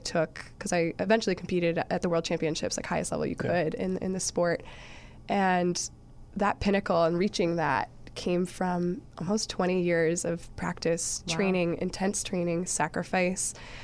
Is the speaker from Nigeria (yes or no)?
no; Boston, Massachusetts, United States; I mentioned kind of briefly, I was from the Boston area, actually.